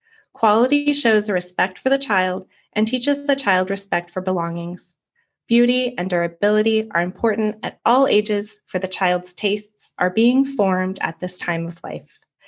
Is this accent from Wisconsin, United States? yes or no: no; California, United States; I am originally from California.